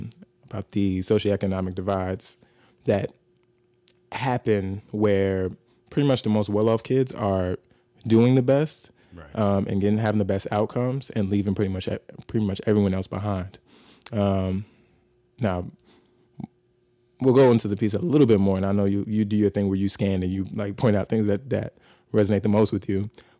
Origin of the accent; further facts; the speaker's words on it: Atlanta, Georgia, United States; What was a good team when I was growing up in Atlanta?